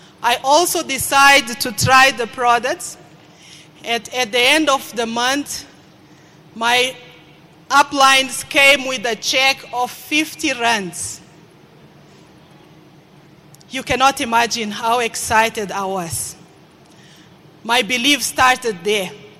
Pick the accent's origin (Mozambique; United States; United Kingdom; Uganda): Mozambique; I come from Mozambique. I'm a mother of two